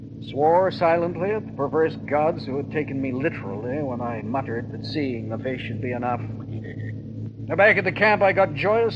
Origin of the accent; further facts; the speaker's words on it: Vancouver, British Columbia, Canada; I'm from Vancouver, British Columbia.